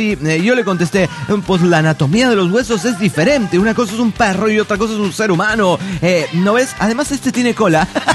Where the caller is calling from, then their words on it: Mexico City, Mexico; Soy la mismísima del DF mexicano.